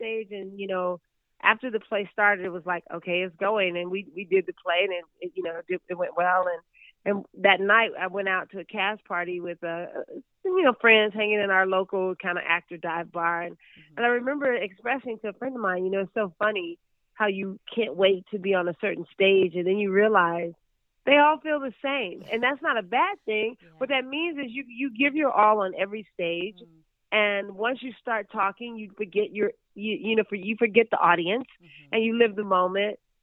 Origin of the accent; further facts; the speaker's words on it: Chicago, Illinois, United States; It was like, I'm from Chicago. I should be on stage with the Goodman.